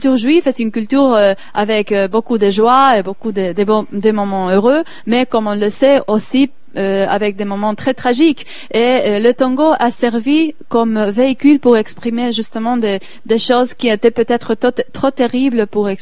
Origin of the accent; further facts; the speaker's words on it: Argentina; je viens de l'Argentine, ma famille était yiddishophone, pas mes parents, mais déjà dans deux générations avant.